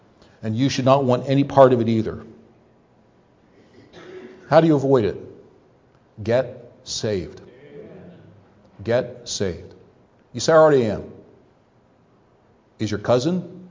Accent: Ohio, United States; Now, growing up in Ohio, we lived in the part of the state that was just beginning to get a little bit rolling before you come into the mountains of West Virginia.

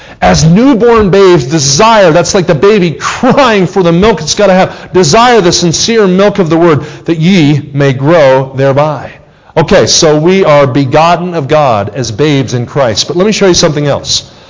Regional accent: New Jersey, United States; also born or lived in Kansas City; now in Missouri, United States; which I grew up in New Jersey. I've now been a resident of Missouri longer than I was in New Jersey, but I lived in Kansas City for 29 years.

